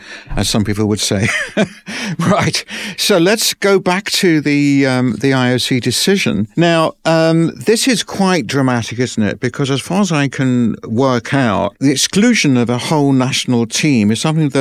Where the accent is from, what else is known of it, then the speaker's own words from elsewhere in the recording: London, United Kingdom; I remember the Soviet Union, and I remember growing up in London, and I remember the same thing.